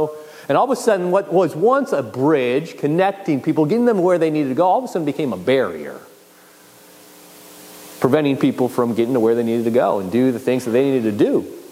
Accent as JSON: {"language": "English", "town": "Buffalo", "region": "New York", "country": "United States", "tie": "born or raised there", "said": "Right, growing up in Buffalo, I loved hearing the stories of people who would travel from the South"}